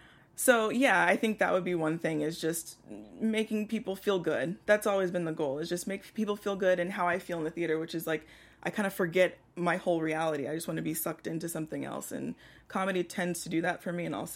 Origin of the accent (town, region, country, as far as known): Houston, Texas, United States